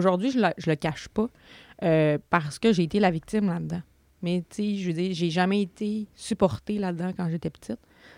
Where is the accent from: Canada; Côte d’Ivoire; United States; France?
Canada; Saguenay, Quebec; now in Alma, Canada; Je viens du Saguenay, en fait. Maintenant, je suis à Alma. J'ai grandi entre Saguenay et Alma parce que mes parents étaient séparés.